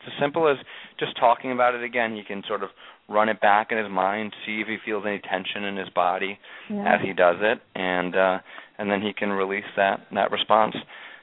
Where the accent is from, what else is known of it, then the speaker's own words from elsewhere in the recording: Newtown, Connecticut, United States; Yeah, so I live in Newtown, which is, a lot of people know now is the home of the Sandy Hook shooting. Sandy Hook is a part of Newtown, and I own a home here. Have lived here the last couple of years. I grew up in the town next to this town, Brook